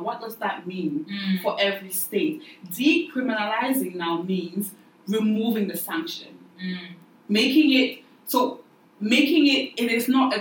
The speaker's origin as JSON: {"language": "English", "country": "Cameroon", "said": "I'm from Cameroon. We are from different countries."}